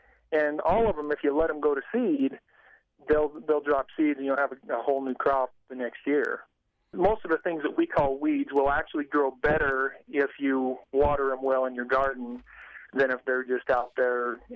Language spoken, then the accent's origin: English; Idaho, United States; I grew up in Idaho, and I was taught some of this stuff by my father when I was younger, but not to a huge degree.